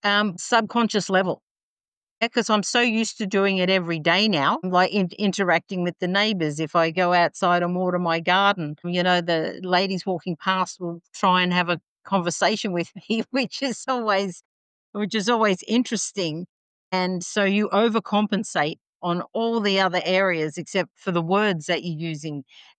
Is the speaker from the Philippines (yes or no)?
no; Australia; So that when they find out I'm Australian, they're very, very happy about that.